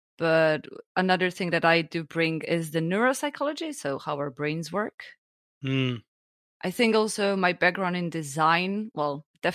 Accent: Slovenia; now in Germany; I'm originally from Slovenia.

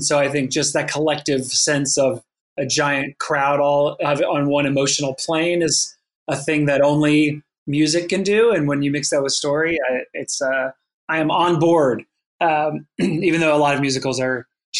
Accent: North Carolina, United States; Well, I will say growing up in North Carolina, I didn't really know that being a writer was a thing you could do, like as a life.

